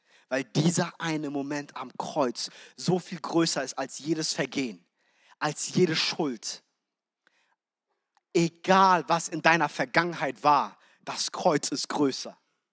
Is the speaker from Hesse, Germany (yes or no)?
yes; Frankfurt, Hesse, Germany; Meine Frau und ich haben uns entschieden, im letzten Jahr nach Frankfurt zu ziehen. Ich bin in Frankfurt groß geworden